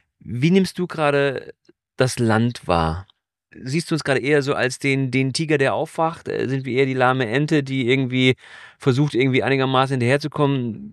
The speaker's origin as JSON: {"language": "German", "town": "Hanover", "region": "Lower Saxony", "country": "Germany", "said": "ich komme aus Hannover"}